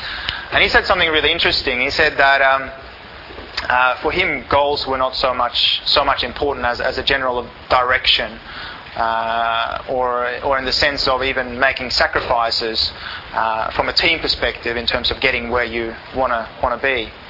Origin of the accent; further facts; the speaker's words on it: Sweden; and I grew up in Sweden, as I told you before.